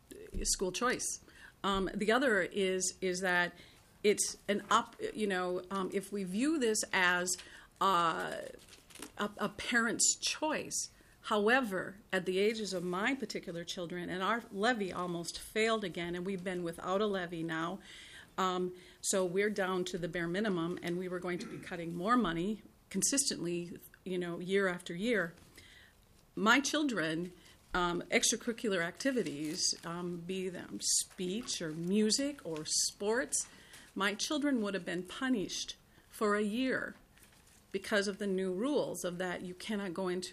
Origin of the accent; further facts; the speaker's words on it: Red Lake Falls, Minnesota, United States; I grew up in Red Lake Falls.